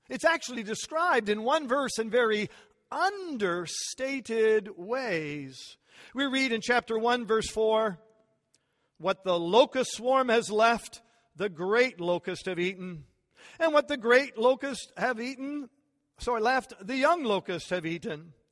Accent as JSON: {"language": "English", "country": "Canada", "said": "I didn't either, and I'm even from Canada."}